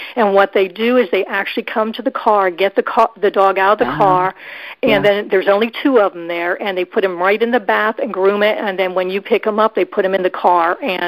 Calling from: Columbia, South Carolina, United States; But I am from Columbia, South Carolina, mm-hmm. and I'm calling about Buddy.

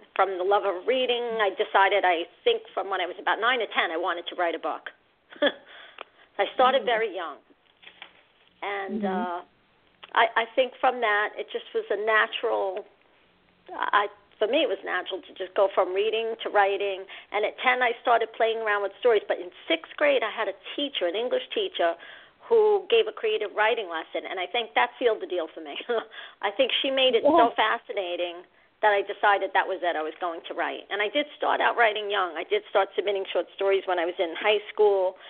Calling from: Long Island, New York, United States; Long Island. Actually, Long Island, New York.

